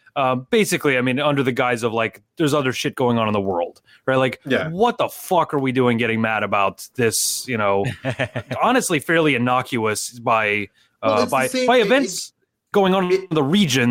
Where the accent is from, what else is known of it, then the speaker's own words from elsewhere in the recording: United States; And by the way, I say that as an American, right, who doesn't really like the American government